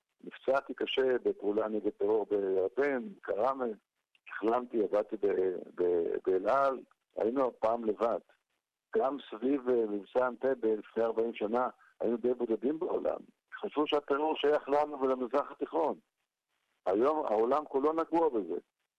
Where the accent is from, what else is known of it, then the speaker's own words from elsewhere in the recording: Nahalal, Northern District, Israel; אני נולדתי שם, הילדים שלי נולדו שם, הם דור רביעי, אני דור שלישי בנהלל.